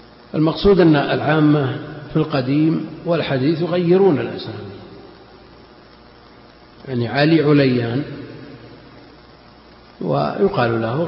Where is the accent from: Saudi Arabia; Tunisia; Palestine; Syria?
Saudi Arabia; Najd; احنا عندنا في نجد